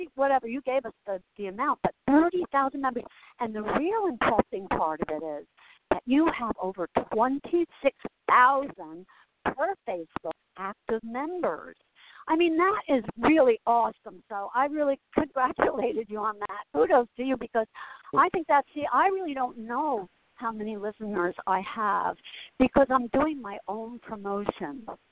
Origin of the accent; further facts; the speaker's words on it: Asbury, United States; It's just my history. It's my growing up in Asbury and, you know, just having that life.